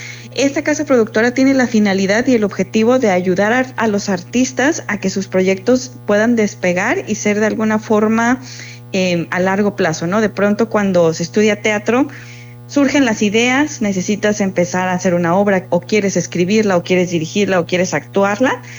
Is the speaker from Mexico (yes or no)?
yes; Mexico City, Mexico; now in Puerto Vallarta, Mexico; yo llegué a Vallarta hace 8 años, yo soy chilanga, o fui chilanga